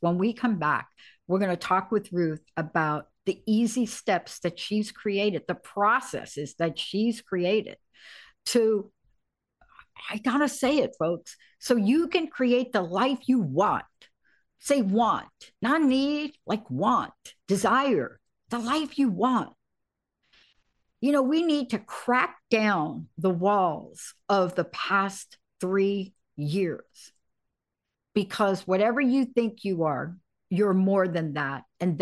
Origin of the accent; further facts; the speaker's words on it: Bronx, New York, United States; I'm a kid from the Bronx.